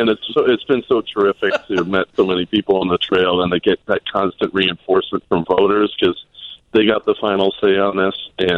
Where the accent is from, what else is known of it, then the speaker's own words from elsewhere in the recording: Chicago, Illinois, United States; Well, I'm from here. I grew up in Hyde Park on the south side, and I live in Oak Park, and I've lived all over around the county